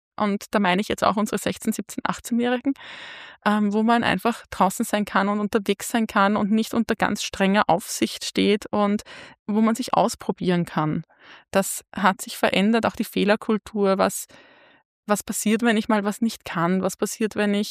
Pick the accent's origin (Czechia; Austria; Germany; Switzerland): Austria; Vienna; born or raised there